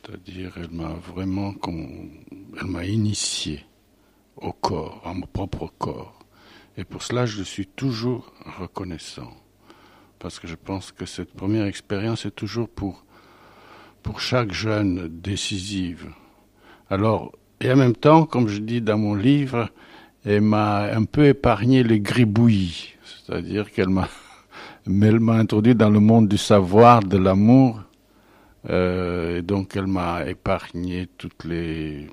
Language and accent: French; Bessarabia, Moldova; moved away; je n'avais plus de chez moi depuis que je suis parti de Bessarabie.